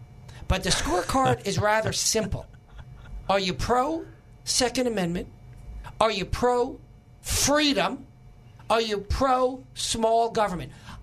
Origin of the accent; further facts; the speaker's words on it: New York, United States; accent: New York; I originally, as you may recall, as my accent might disclose, am from New York.